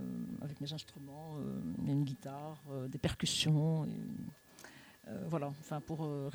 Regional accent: Lebanon; now in France; En fait, je viens du Liban et ça fait très longtemps que je vis en France.

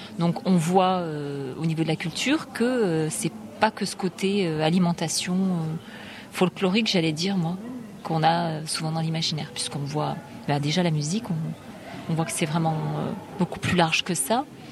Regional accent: France; born there; Je suis née en France, je suis d'origine maghrébine

